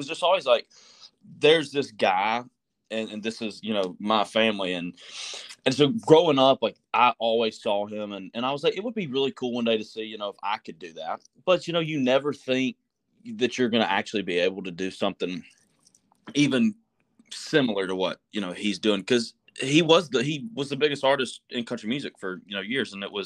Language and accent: English; Georgia, United States; And my hometown has, you know, two bars in it that I used to go play, and just kind of around, like, you know, Georgia is where I was going to play